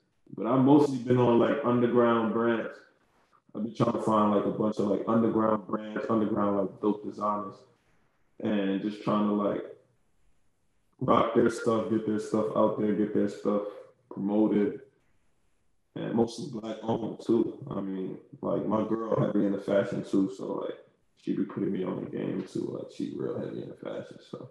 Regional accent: New York, United States; I'm a New Yorker, so it's like, how can I embrace being a New Yorker and not be on every trend that New York has started?

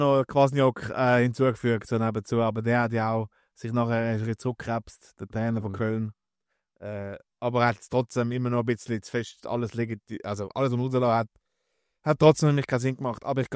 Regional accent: Zürich, Zurich, Switzerland; ich kann gar nicht sagen, wenn ich das Spiel anschaue als Zürcher.

